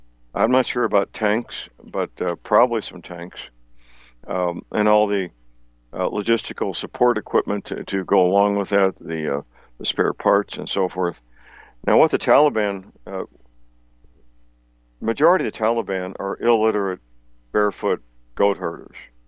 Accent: St. Louis, Missouri, United States; a private investigator in St. Louis, my hometown, this is not a secret

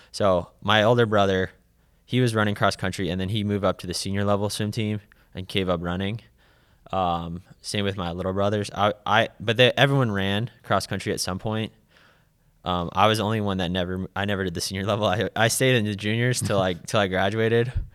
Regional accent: New Jersey, United States; like a mile, it'd be like a mile in New Jersey. I'm from New Jersey.

